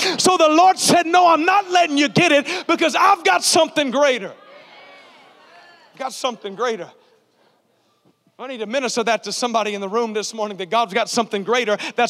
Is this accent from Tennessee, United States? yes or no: yes; Nashville, Tennessee, United States; now in Orlando, United States; I'm really from Nashville, but I live in Orlando, okay?